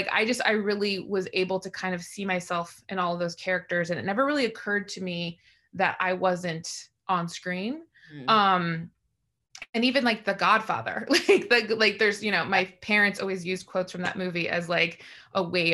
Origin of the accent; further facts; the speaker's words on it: Tucson, Arizona, United States; also born or lived in Phoenix / New Mexico; I was born in Phoenix, raised mostly in Tucson. I lived throughout New Mexico and Arizona.